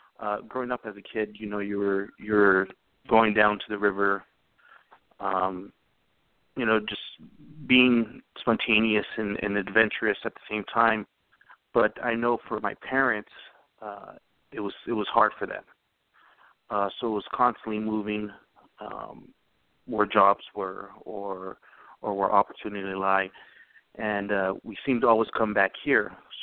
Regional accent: Sierra Vista, Arizona, United States; also born or lived in Tucson / Phoenix / Sedona; I was born in Sierra Vista, lived in Tucson, Phoenix, and then the upper northern part of Arizona, which is the Rideau Valley, Sedona area.

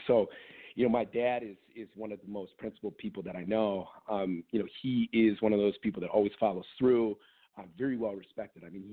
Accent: Birmingham, Michigan, United States; So I grew up in Metro Detroit in a town called Birmingham, Michigan, and it's maybe about 15 minutes outside the city of Detroit.

